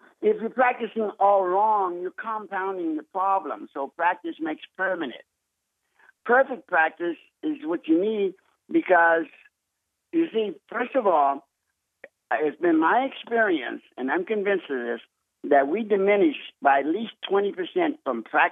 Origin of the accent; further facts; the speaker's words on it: Washington, District of Columbia, United States; Growing up in Washington, D.C., as a young man with no future, one of the 13 children